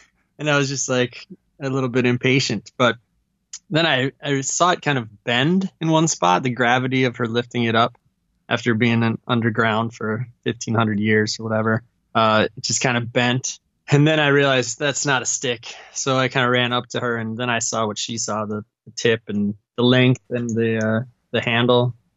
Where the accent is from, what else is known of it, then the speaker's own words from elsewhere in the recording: Minnesota, United States; now in Sweden; I grew up in Minnesota. Met my wife 20 years ago. She's from Sweden. So we moved back. I lived in Sweden for 6 years previously. And then we moved back after 10 years in Minnesota just last year.